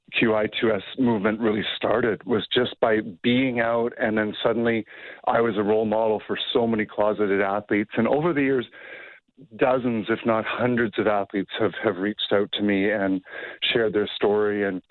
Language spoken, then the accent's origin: English; Calgary, Alberta, Canada; I only knew growing up in Calgary. So I wouldn't, you know, I didn't have an experience like growing up in a major metropolitan city like Paris or Toronto